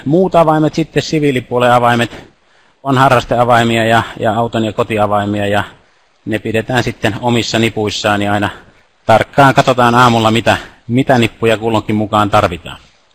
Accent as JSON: {"language": "Finnish", "town": "Joutsa", "region": "Central Finland", "country": "Finland", "lives_now": "Mikkeli, Finland", "said": "Kotoisin olen Joutsasta ja opiskelin siellä Jyväskylässä silloin 80-luvun lopussa ja 90-luvun alussa."}